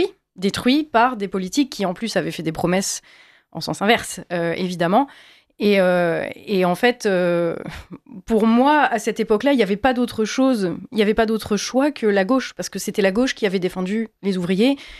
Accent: Longwy, Grand Est, France; also born or lived in Villerupt; j'ai grandi en Lorraine, j'ai grandi plus précisément d'ailleurs dans le nord de la Lorraine, d'abord à Villerue, puis à Longwy.

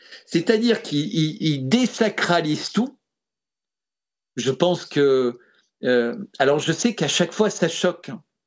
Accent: France; Mais en tant que Français, je considère que le bonheur a plus sa place dans la Constitution que l'IVG.

